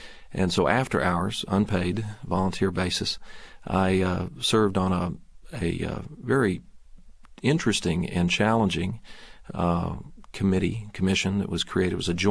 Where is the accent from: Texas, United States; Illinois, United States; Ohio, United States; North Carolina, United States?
Texas, United States; moved away as an adult; Well, I was born and raised in Texas, and grew up and there, and went to the University of Texas in the LBJ School of Public Affairs.